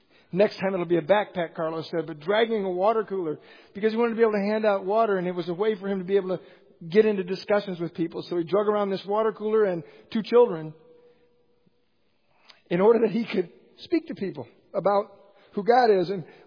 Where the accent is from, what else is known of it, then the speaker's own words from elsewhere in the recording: Illinois, United States; I'm from Illinois.